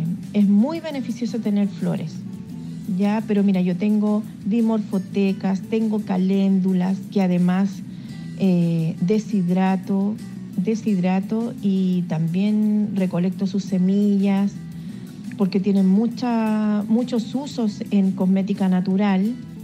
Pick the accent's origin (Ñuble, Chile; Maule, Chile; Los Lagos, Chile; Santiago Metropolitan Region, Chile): Santiago Metropolitan Region, Chile; Lampa; Soy de Chile, de la comuna de Lampa, región metropolitana.